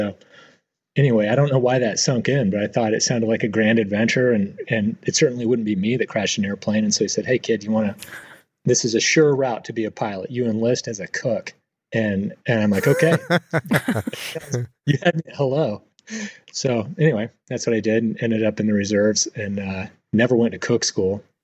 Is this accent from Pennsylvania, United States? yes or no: no; Redmond, Oregon, United States; I grew up in Redmond, Oregon, which is, if you look at the state, is kind of a square. It's generally right in the middle. So I had to drive to the next town in Bend.